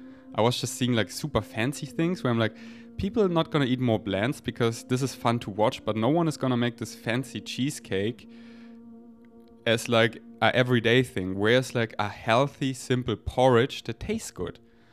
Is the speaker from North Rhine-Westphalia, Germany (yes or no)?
no; Munich, Bavaria, Germany; Okay, so I grew up in Munich